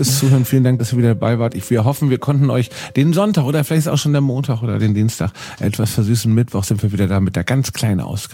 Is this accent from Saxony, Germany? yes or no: no; Berlin, Germany; weil es hier in Berlin in meiner Heimatstadt ist